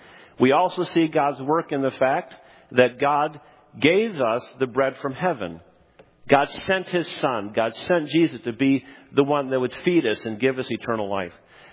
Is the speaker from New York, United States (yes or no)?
yes; Utica, New York, United States; I was born in Utica, New York in 1955.